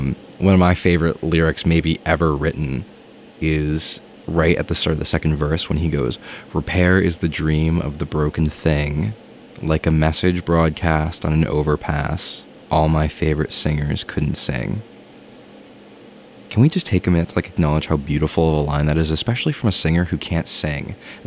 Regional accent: New Jersey, United States; moved away; I am from New Jersey. I'm from Central Jersey. There's a very big debate in New Jersey whether or not Central Jersey exists, but being from it, I know that it does exist, and I just have to say I miss New Jersey very much

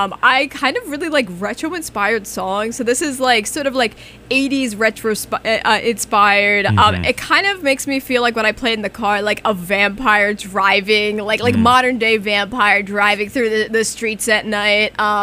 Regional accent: Furlong, Pennsylvania, United States; also born or lived in Doylestown; So I grew up around Doylestown, Pennsylvania. Nice. Actually, I technically grew up in Furlong, Pennsylvania, but like that's a really just unknown township. But it's right, it's a suburb of Philadelphia, yep, about 40 minutes away.

